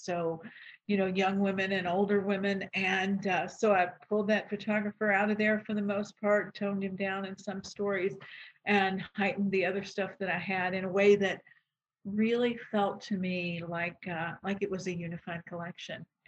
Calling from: Louisville, Kentucky, United States; Louisville, Kentucky.

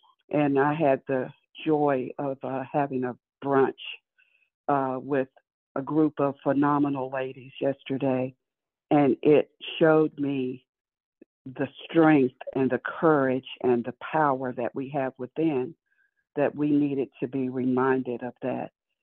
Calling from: Florida, United States; I'm calling from Florida

